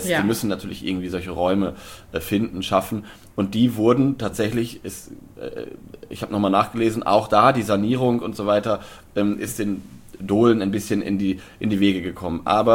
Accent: Lower Saxony, Germany; bei mir in meiner Heimat, Osnabrücker Land, Oldenburger Land, Münsterland, Emsland, also diese ganze Streifen so westlich an der holländischen Grenze runter

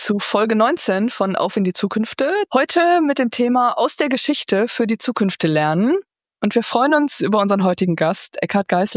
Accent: North Rhine-Westphalia, Germany; Als ich in meiner Heimat in Lippe relativ frisch im CVJM in der Jungschar als Kind angekommen war

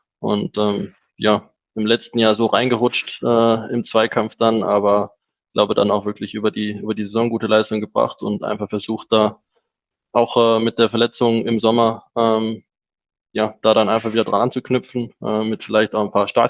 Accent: Germany; Ich bin ja aufgewachsen in Deutschland.

